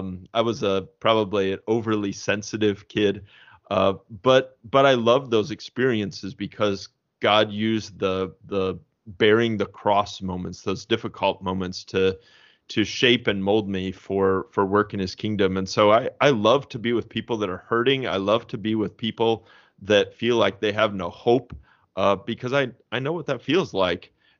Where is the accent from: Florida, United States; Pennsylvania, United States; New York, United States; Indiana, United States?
Indiana, United States; Fort Wayne; I grew up in a Lutheran household. I grew up in Fort Wayne, Indiana.